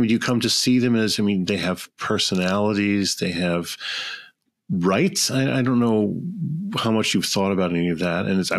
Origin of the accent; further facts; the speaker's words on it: Chicago, Illinois, United States; Yeah, no, I mean, I grew up with in Chicago.